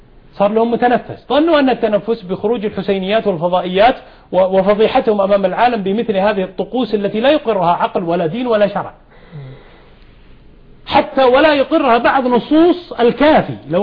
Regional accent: Saudi Arabia; أنت سعودي وأنا سعودي

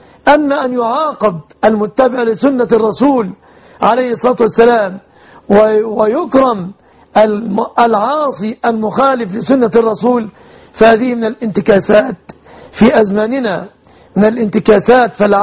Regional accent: Egypt; بلادنا مصر

